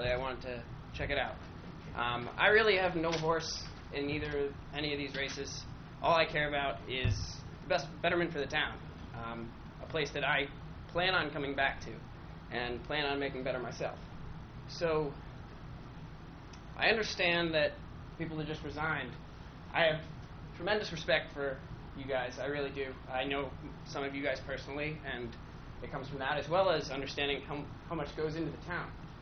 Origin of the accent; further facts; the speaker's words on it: Roosevelt, United States; now in Maine, United States; live in Maine most of the year, and I come back to Roosevelt for the summers at times, and my family, I grew up in Roosevelt.